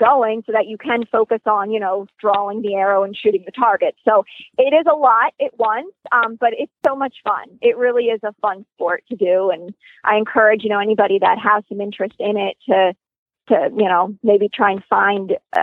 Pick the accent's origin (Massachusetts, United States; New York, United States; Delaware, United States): Delaware, United States; now in Florida, United States; Well, I am brand new to Florida, so I just recently moved to Florida 2 months ago, so I'm originally from